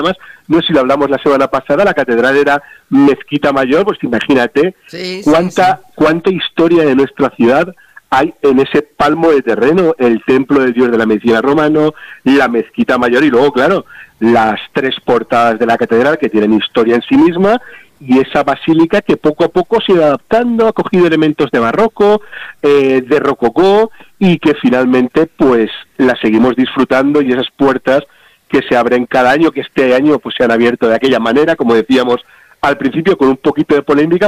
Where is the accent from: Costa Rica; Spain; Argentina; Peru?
Spain; Valencian Community; sigamos haciendo uso y abuso de esa calidad nuestra como valencianos